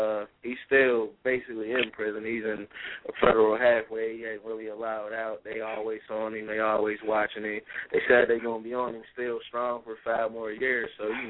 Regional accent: Pittsburgh, Pennsylvania, United States; I'm from Pittsburgh, Pennsylvania. I'm 24 years old.

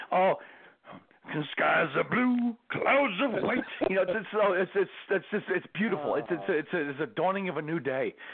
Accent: New Jersey, United States; my Lord, I'm from New Jersey.

